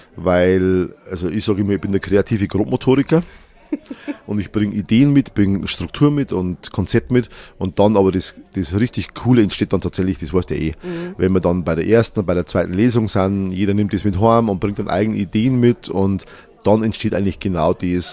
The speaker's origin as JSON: {"language": "German", "region": "Bavaria", "country": "Germany", "said": "also ich bin ein Niederbayer. Ja. Das ist einfach mal so. Das hört man, das sieht man, das spürt man."}